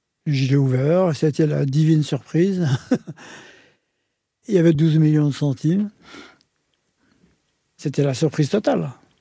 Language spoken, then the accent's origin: French; Clichy-sous-Bois, Île-de-France, France; born there; moi, je suis né en France. La ville où je suis né, c'est Clichy-sous-Bois. C'est où j'habite toujours, hein. Je suis issu d'un milieu ouvrier.